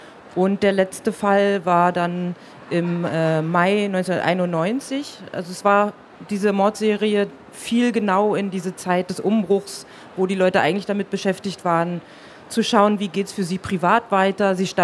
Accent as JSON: {"language": "German", "town": "Potsdam", "region": "Brandenburg", "country": "Germany", "tie": "born or raised there", "said": "Und ich komme aus Potsdam und ich bin auch in Potsdam aufgewachsen."}